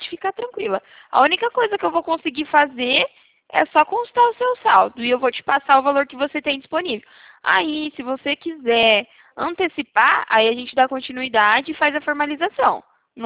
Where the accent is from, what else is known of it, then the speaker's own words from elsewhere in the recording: São Paulo, Brazil; Eu sou de São Paulo.